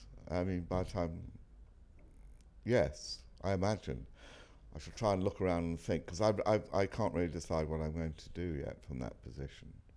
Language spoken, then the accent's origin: English; Liverpool, North West England, United Kingdom; born there; now in St Albans, United Kingdom; I'm 70 and I'm from St Albans and I was born in Liverpool.